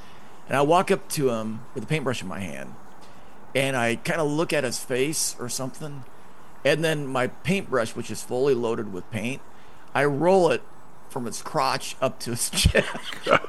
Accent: Idaho, United States; A buddy of mine named Rob, he's from Michigan, and I'm from Idaho.

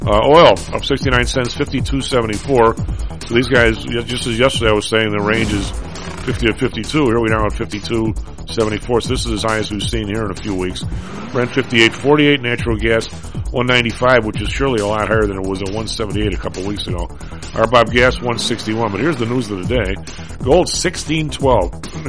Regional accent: Ireland; Hey, I'm Irish.

